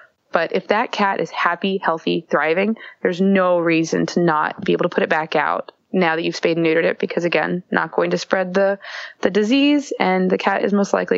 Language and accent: English; the South, United States; I'm from the South myself